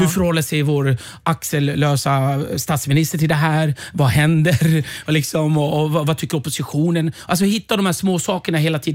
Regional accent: Stockholm, Stockholm County, Sweden; also born or lived in Järfälla; Alltså jag är då uppvuxen i Rinkeby

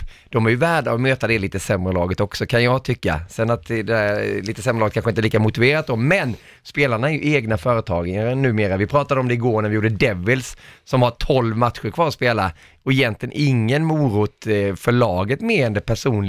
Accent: Småland, Sweden; accent: Småland; Du lät inte riktigt så, min småländska

